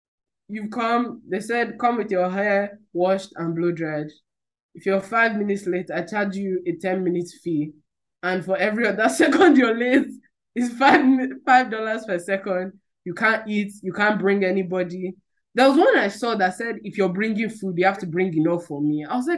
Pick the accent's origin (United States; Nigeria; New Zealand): Nigeria; I price my hair. I'm Nigerian. I price my hair before I go and do it.